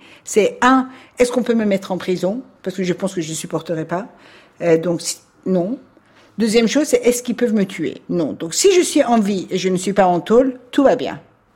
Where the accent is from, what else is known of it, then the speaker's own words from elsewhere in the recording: Iran; moved away; je me rappelle quand je suis partie de l'Iran, en 94